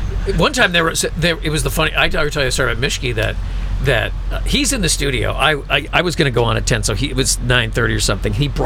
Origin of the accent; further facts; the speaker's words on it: Chicago, Illinois, United States; I don't know. Chicago.